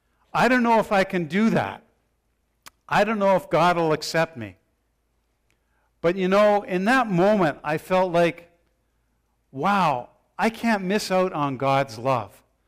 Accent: Canada; I'm a Canadian. I'm a Christian already because I'm born in Canada.

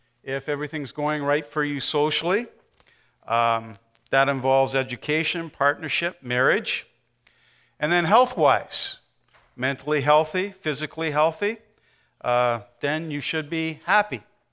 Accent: Canada; I'm a Canadian. I should be happy and say sorry to everybody, right?

